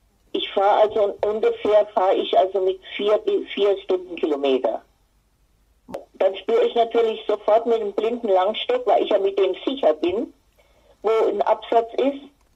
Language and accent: German; Bavaria, Germany; also born or lived in Upper Palatinate; now in Frankfurt am Main, Germany; Ich bin in Bad Pfalz geboren, komme also aus Oberbayern, habe aber sehr lange in der Oberpfalz gewohnt und bin vor 15 Jahren nach Frankfurt am Main gezogen